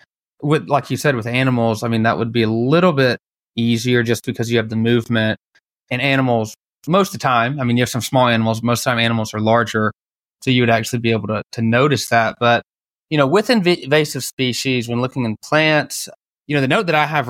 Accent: Dalton, Georgia, United States; I grew up in Dalton, Georgia, which Northwest Georgia, it's known as the carpet capital of the world, big flooring kind of town.

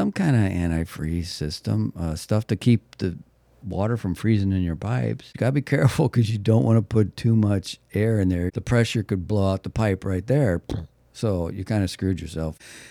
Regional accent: Midwest, United States; I'm from the Midwest, but I've never winterized an RV.

